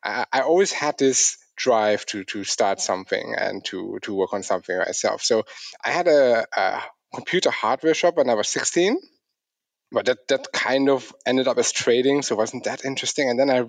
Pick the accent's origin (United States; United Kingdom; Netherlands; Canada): Netherlands; I grew up in the Netherlands